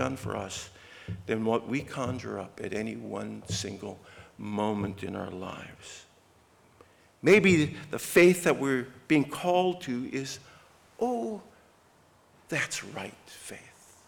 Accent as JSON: {"language": "English", "region": "Midwest", "country": "United States", "said": "I'm a Midwesterner at heart, but I'm amazed."}